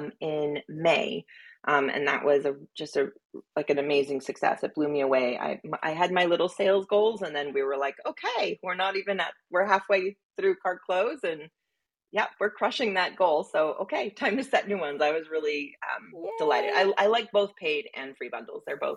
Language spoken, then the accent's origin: English; San Francisco, California, United States; now in Hudson Valley, United States; I'm originally from San Francisco, but I live in Hudson Valley now. Big culture shift, but I'm loving it here.